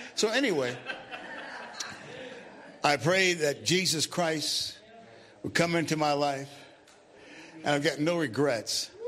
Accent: Cincinnati, Ohio, United States; Now, I grew up in Cincinnati. I'm a Buckeye.

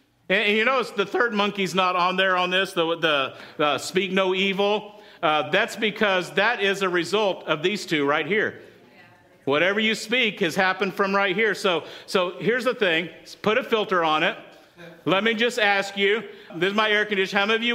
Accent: Texas, United States; Like, I grew up in West Texas where you had to let it run for about 3 or 4 minutes so that the boiling hot water got out of the hose first.

